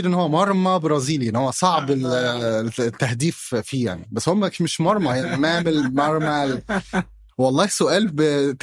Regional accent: Diriyah, Riyadh Province, Saudi Arabia; لا مش من الرياض كمان، أنا من الدرعية.

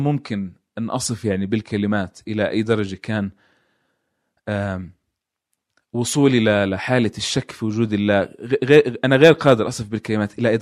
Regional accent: Jenin, West Bank, Palestine; moved away as an adult; also born or lived in Nablus; تقنيا ولدت في نابلس بس أنا من جنين.

